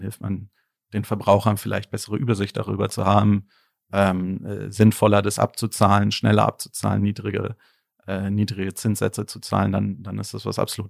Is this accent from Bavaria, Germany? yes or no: no; Berlin, Germany; ich bin ja Berliner, auch in Berlin geboren